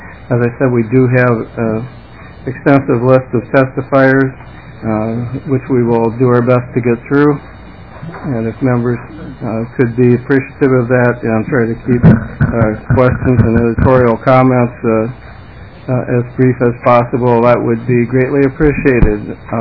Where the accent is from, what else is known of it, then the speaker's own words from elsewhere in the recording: Woodstock, Minnesota, United States; I'm from Woodstock, Minnesota, and I'm here to testify in favor of House File 357.